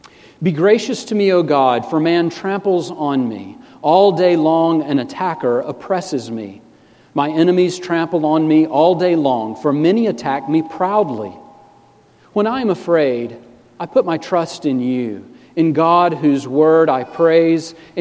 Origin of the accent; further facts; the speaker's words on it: Ozark, Alabama, United States; I grew up in a small town in southeast Alabama. Ozark is the name of the city there.